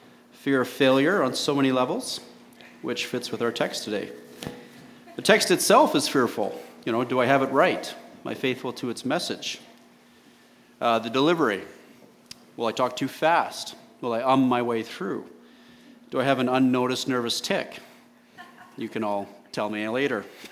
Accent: Alberta, Canada; Oil is down, I'm from Alberta, and that's definitely bad there.

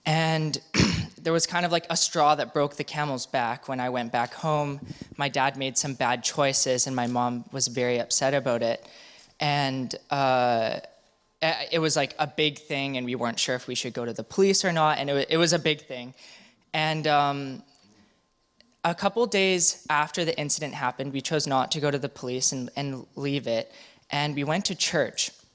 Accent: Terrace, British Columbia, Canada; now in Vancouver, Canada; I am not from Vancouver. I'm from Terrace, which is up north, and I come here for school.

